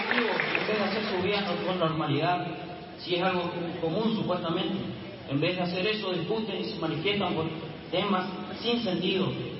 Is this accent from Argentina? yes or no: yes; Pampa del Infierno, Chaco, Argentina; muchos de mis amigos, que somos de la clase media, de gente trabajadora. Y bueno, yo soy de Pampa del Infierno, un pueblo que crece gracias a la actividad rural